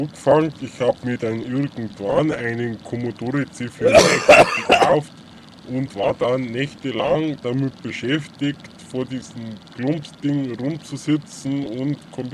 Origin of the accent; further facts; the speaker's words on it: Munich, Bavaria, Germany; bin aus München